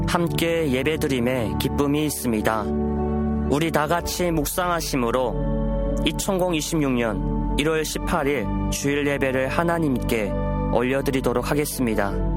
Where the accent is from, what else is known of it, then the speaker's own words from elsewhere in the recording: North Korea; 그렇게 살아가고 있는 우리 북조선 고향 땅에 계시는